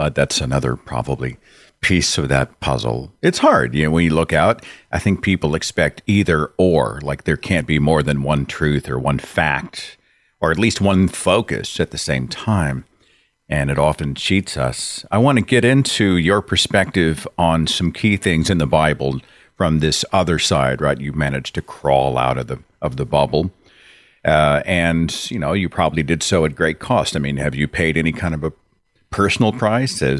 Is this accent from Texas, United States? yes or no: no; Tulsa, Oklahoma, United States; There was somebody I knew was going to Oral Roberts University here in Tulsa, Oklahoma, my hometown.